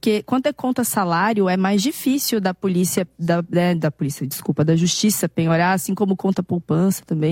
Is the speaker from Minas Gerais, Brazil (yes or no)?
no; Goiânia, Goiás, Brazil; born there; Eu nasci em Goiânia.